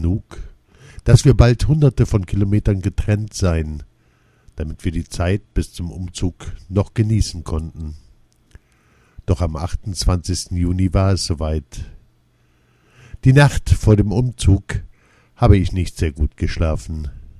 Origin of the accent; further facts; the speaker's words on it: Lauenförden, Lower Saxony, Germany; now in Essen, Germany; Ich wurde zwar in Essen geboren, bin aber mit meiner Mutter, als ich knapp 3 Jahre alt war, in ein Dorf in Niedersachsen gezogen. Vor einem Jahr sind wir jedoch wieder zurückgekehrt, weil sich meine Mutter von meinem Stiefvater getrennt hat und in Lauenförden, der Ort, in dem wir gelebt haben